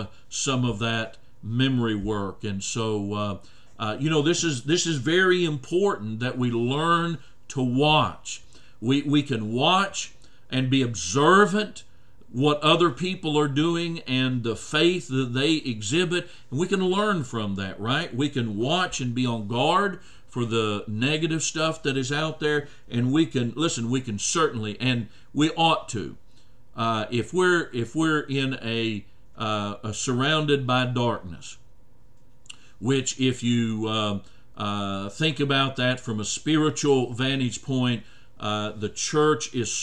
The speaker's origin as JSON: {"language": "English", "town": "Oklahoma City", "region": "Oklahoma", "country": "United States", "tie": "born or raised there", "said": "I remember that growing up in Oklahoma City. We had Oklahoma City news stations"}